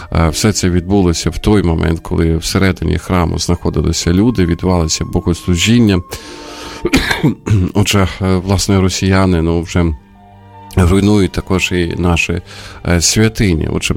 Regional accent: Sumy, Sumy Oblast, Ukraine; а в моєму рідному місті, в Сумах

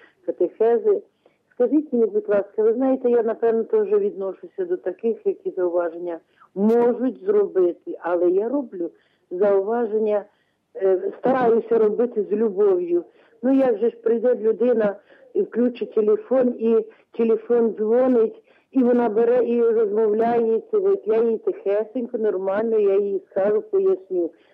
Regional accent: Ternopil Oblast, Ukraine; Я з Тернопільщини, Кременеччина

